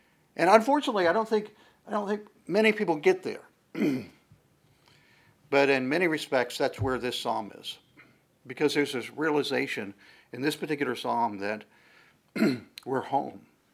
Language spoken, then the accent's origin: English; North Carolina, United States; Probably some of my fondest memories was growing up in North Carolina to see my grandfather, grandmother.